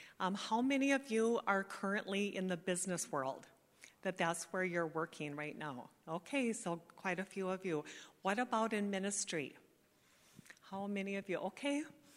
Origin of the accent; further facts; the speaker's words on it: Bismarck, North Dakota, United States; moved away as an adult; also born or lived in Grand Forks; now in Minneapolis, United States; I've been in the Twin Cities area for a little over 30 years. And I moved here from North Dakota. So I'm from a smaller town, Bismarck. And then I went to college in Grand Forks and moved here.